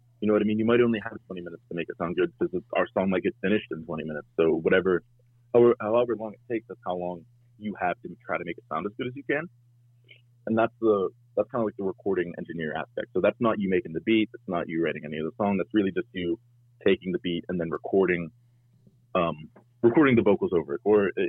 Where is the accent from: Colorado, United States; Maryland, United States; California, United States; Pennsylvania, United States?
Pennsylvania, United States; Pittsburgh; A lot of the stuff I've done so far is really rap heavy, because that's kind of the funnel I came from Pittsburgh.